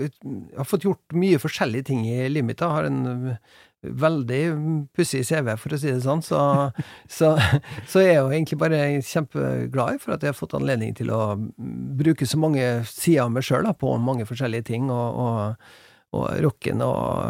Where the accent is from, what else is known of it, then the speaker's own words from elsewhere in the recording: Molde, Møre og Romsdal, Norway; også hjemme i Molde da. Det var litt kult å ta med Adrian hjem, og vi bodde på hjemmegården min på Hjelset utenfor Molde da.